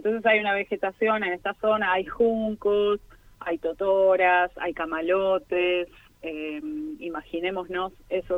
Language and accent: Spanish; Buenos Aires, Argentina; accent: porteño; moved away; por mi acento se darán cuenta que soy porteña, sí, pero hace mucho tiempo que no vivo allá.